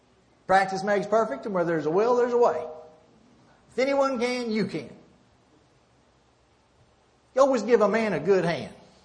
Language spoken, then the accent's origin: English; Oklahoma, United States; moved away; I'm really not from Texas. I'm from Oklahoma, which is an annex of Texas. I moved to Texas about 12 years ago.